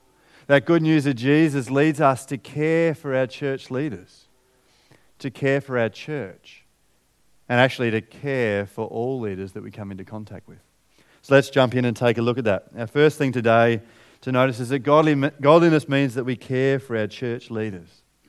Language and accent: English; Australia; I love being Australian, but it is very different than the way other people work.